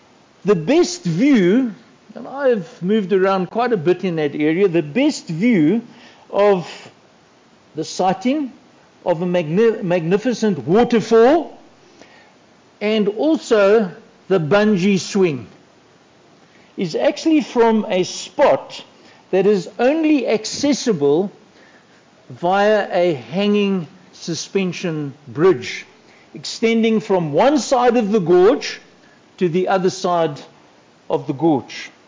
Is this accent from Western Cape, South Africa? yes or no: no; Johannesburg, Gauteng, South Africa; I come from Johannesburg, so I know the place.